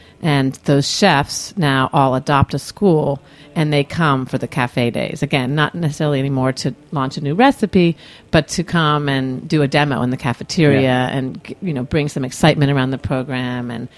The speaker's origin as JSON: {"language": "English", "region": "Florida", "country": "United States", "tie": "born or raised there", "said": "And so we really hope to be, that's my home state. So I don't know sort of how that all happened. But we hope to be doing a lot more work in Florida and really around this country."}